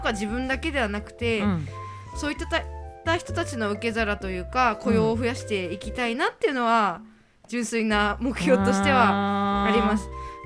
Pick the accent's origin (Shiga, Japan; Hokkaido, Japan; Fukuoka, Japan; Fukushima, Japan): Fukushima, Japan; Minamisoma; now in Tokyo, Japan; 私福島出身、南相馬出身で、うんうんうん、その時も上京をしていて